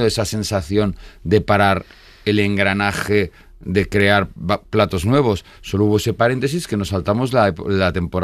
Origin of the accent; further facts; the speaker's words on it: Catalonia, Spain; Yo soy un catalán muy madrileño, muy español, o sea, y muy catalán.